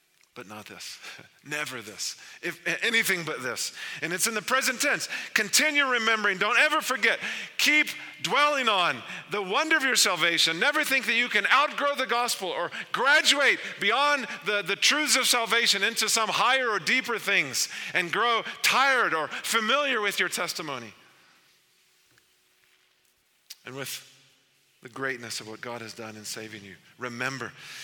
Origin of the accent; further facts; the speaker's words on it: Texas, United States; one of my mentors in the church I grew up in Texas